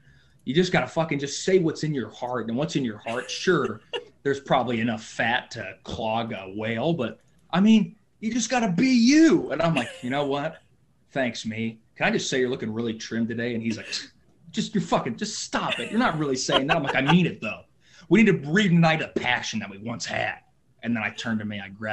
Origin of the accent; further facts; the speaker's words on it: Columbus, Ohio, United States; born there; I was born in Columbus, Ohio.